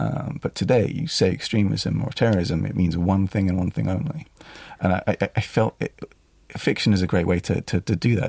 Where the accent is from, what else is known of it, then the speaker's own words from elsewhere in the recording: London, United Kingdom; that jumping from one voice quite quickly to another is how I experienced growing up in London.